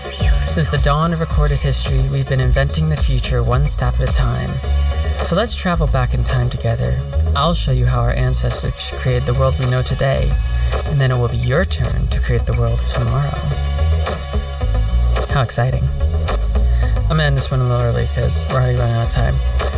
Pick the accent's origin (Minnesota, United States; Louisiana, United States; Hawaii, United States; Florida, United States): Florida, United States; Orlando; This show is technically dedicated to the Epcot ride back in my hometown, Orlando, Florida, Spaceship Earth